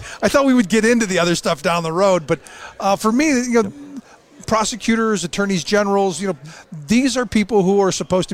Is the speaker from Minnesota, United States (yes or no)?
no; Cleveland, Ohio, United States; as a kid growing up in Cleveland, it seems like we find each other.